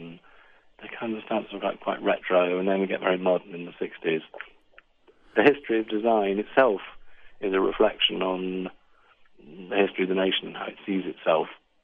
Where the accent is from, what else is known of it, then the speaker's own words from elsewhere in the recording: United Kingdom; Absolutely. I mean, I'm British.